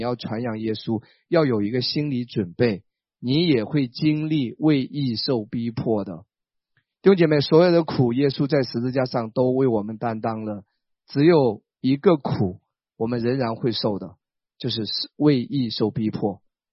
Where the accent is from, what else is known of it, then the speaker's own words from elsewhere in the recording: Wenzhou, Zhejiang, China; 我老家是温州的，